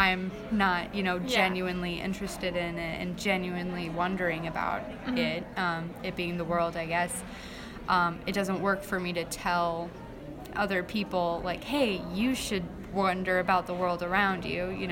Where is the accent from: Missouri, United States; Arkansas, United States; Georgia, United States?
Missouri, United States; I grew up in the St. Louis County area.